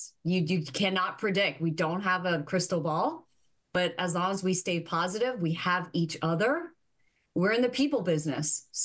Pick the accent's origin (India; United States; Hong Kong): Hong Kong; born there; also born or lived in a dozen other places; Born in Hong Kong, raised in a dozen other places, one older sister.